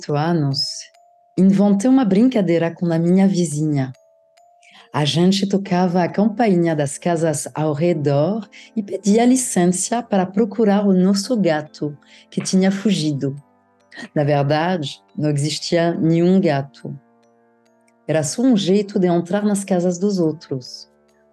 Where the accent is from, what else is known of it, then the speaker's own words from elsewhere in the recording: Paris, Île-de-France, France; Eu que nasci e cresci em Paris, na França, mas não na Paris turística que o brasileiro conhece. Eu morava na periferia.